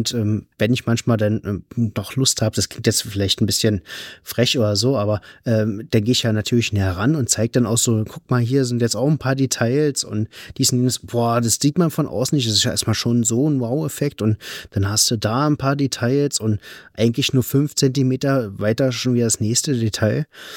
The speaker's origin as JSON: {"language": "German", "region": "Berlin", "country": "Germany", "said": "Und wir kommen ja aus Berlin, aus Südost-Berlin. Und da gibt es, ich sag mal, an der Grenze gibt es da so ein kleines Dörfchen, in Anführungszeichen. Das nennt sich Bohnsdorf."}